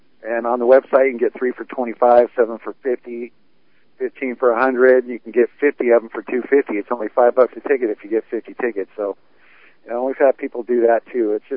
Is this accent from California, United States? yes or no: yes; Lodi, California, United States; we're 100 miles away from Lodi, where we're from.